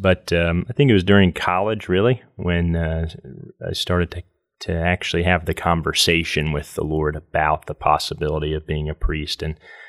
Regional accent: Lafayette, Indiana, United States; So I was born and raised in Lafayette, Indiana, and raised a Catholic at St. Boniface Church, Catholic Church in Lafayette.

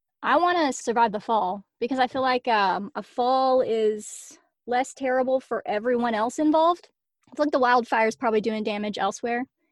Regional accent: Arkansas, United States; but I mean, I'm from Arkansas

